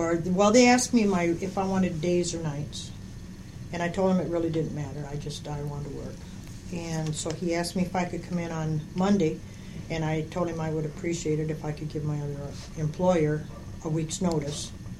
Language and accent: English; Eaton Rapids, Michigan, United States; I was born and raised around the Eaton Rapids area, which is about 18 miles from Lansing, south of here.